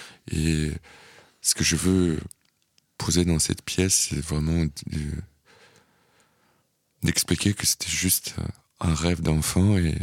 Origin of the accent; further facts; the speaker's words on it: Ukraine; French is a second language; je suis ukrainien qui est allé faire ses études du théâtre à Moscou